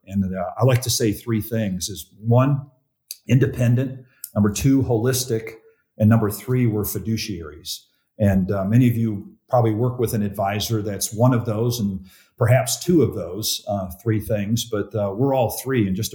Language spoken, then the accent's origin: English; Chicago, Illinois, United States; I always tell people I'm from the South. I'm from the South part of Chicago, but moved here shortly after graduating from Purdue University.